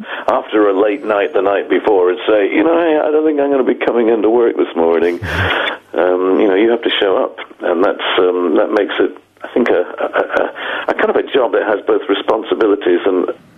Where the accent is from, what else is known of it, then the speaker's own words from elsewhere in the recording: United Kingdom; So, you know, I have to do really what we in the UK are. We're a mongrel race made up of hodgepodge of people from all over